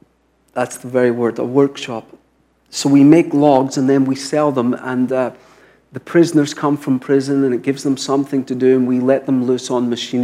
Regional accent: Glasgow, Scotland, United Kingdom; So I grew up in Glasgow, which is a big city. I hadn't really seen sheep in the city.

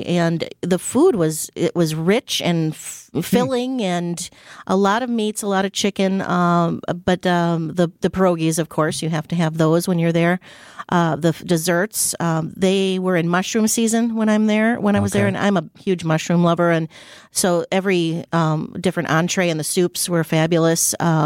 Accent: Wisconsin, United States; We're from Wisconsin. We just went through heck last week.

